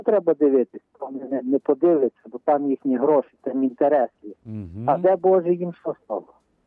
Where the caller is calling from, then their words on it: Lviv, Lviv Oblast, Ukraine; зі Львова.